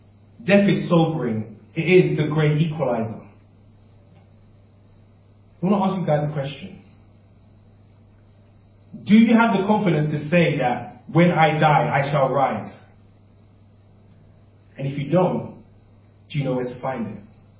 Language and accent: English; Ghana; I'm from Ghana, so it's just innumerable in cities.